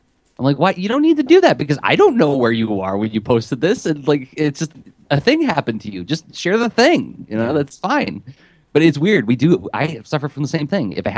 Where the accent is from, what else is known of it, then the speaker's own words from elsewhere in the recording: Midwest, United States; I'm a Midwesterner, you know, I get a little squeamish when that happens.